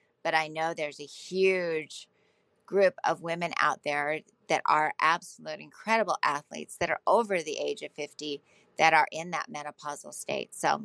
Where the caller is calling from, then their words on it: Salt Lake City, Utah, United States; I'm from Salt Lake City, Utah.